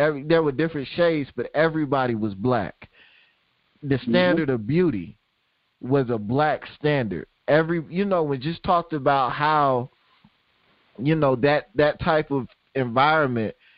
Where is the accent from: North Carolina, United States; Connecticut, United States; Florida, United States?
Florida, United States; Tallahassee; I mean, I grew up in Tallahassee, same as Joe, and at the time I didn't realize Tallahassee was as segregated as it was.